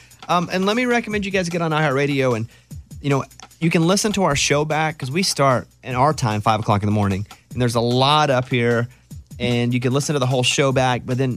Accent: Arkansas, United States; Okay, in the woods. I'm from Arkansas.

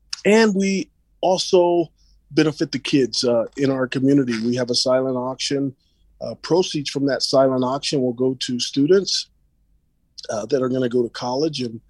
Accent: Utah, United States; You know, I know they have done things in Utah, and I grew up in the Salt Lake Ogden area, but I have a lot. My family is from back east

